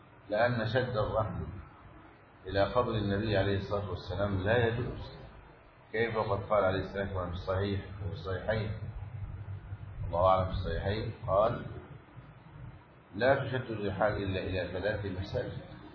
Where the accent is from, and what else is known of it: Egypt